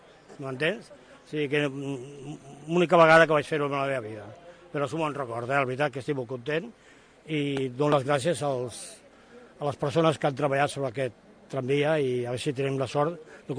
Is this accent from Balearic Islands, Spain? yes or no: no; Montgat, Catalonia, Spain; jo soc fill de Montgat i passava per la carretera de Tiana.